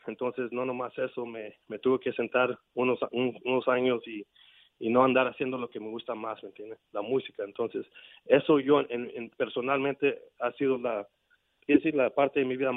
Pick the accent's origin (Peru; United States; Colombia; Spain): United States; Houston, Texas; de donde estoy, yo soy de Houston, Texas, ¿verdad?